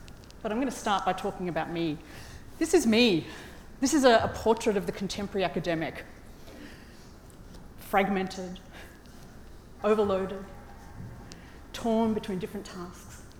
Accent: Melbourne, Victoria, Australia; I know there's a couple of Australians here, but I came from Melbourne, that's further.

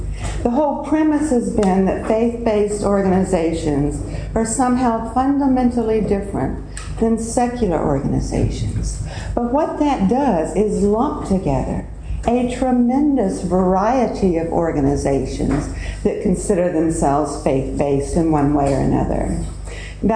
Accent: Texas, United States; Now, I'm from Texas.

